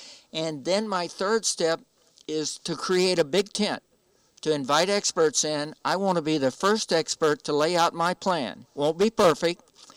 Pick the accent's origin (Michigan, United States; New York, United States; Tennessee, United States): Tennessee, United States; I'm from Tennessee. I could do it in Tennessee.